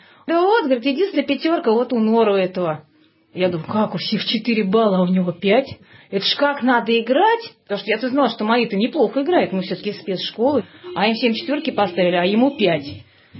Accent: Moscow, Russia; я москвичка.

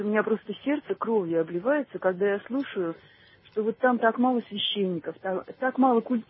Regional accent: Russia; я родом из Среднего Поволжья, часто туда почти каждый год езжу.

